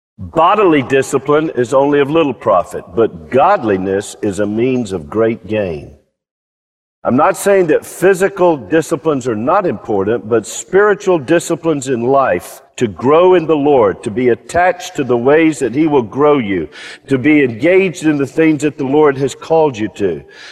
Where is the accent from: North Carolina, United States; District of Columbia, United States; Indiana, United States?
North Carolina, United States; Charlotte; But one of my blessings is I grew up in Charlotte, North Carolina, Mecklenburg County.